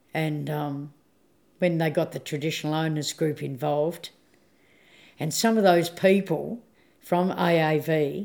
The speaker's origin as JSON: {"language": "English", "region": "Tasmania", "country": "Australia", "tie": "born or raised there", "said": "See, where I come from, where I was born and brought up in Tassie"}